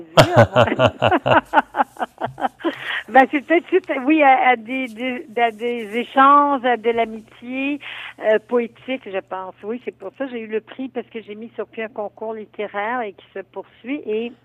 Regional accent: Quebec, Canada; j'ai essayé, moi, d'être un pont entre les voix d'Afrique et les voix francophones chez nous au Québec

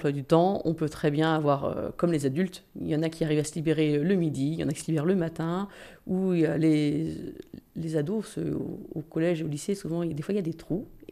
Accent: Centre-Val de Loire, France; Je suis d'Eure-et-Loire.

